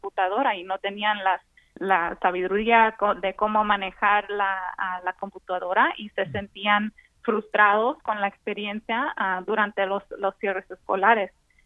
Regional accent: Yuma, Arizona, United States; y yo me crié en Yuma, Arizona.

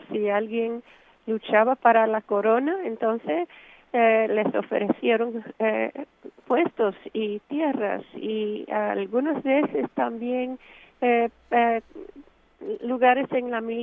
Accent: Dominican Republic; yo creo que fue mi niñez en la República Dominicana.

